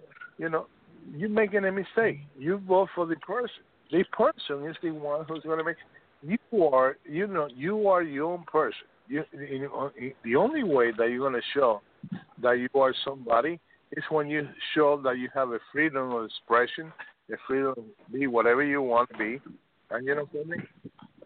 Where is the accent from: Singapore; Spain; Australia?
Spain; English is a second language; also born or lived in Cuba; now in United States; I'm born in Cuba with Fidel Castro. I grew up in Spain with Franco. And then I come to Hudson County